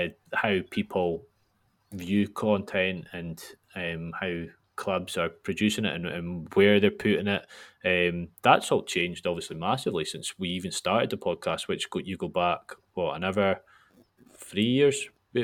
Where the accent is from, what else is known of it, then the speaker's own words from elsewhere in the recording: Nairn, Scotland, United Kingdom; I am involved at my hometown club in Nairn County, and who play in the Highland League